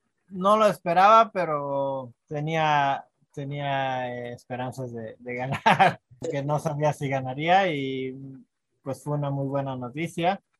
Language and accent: Spanish; Mérida, Yucatán, Mexico; yo soy de Mérida, de la ciudad de Mérida, que está en el estado de Yucatán, al este de México. Uh-huh. Y bueno, Mérida pues es plano, es completamente plano, no hay montañas, no hay ríos y es muy caluroso. Pero bueno, está cerca del mar